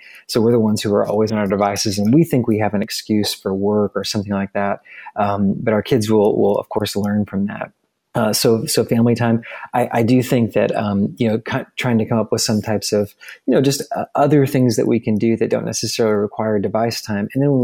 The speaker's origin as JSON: {"language": "English", "town": "San Antonio", "region": "Texas", "country": "United States", "tie": "born or raised there", "said": "I grew up in San Antonio, so I'd go with Tex-Mex."}